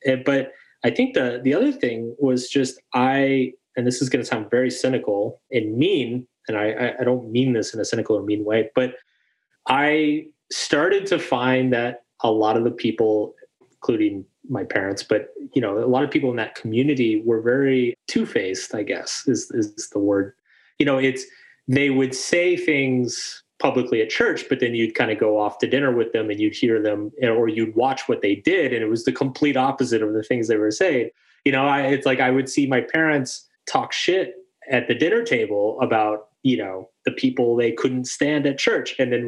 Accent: Austin, Texas, United States; So I grew up in Austin, Texas.

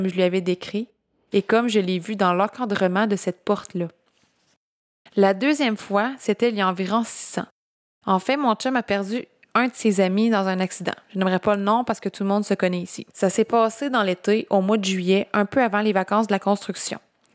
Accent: Quebec, Canada; Puis je viens de la Gaspésie.

